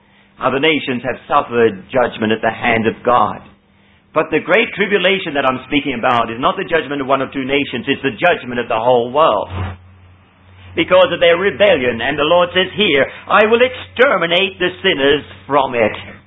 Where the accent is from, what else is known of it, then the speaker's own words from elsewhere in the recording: Sydney, New South Wales, Australia; I come from Sydney. I can see the buildings going up there.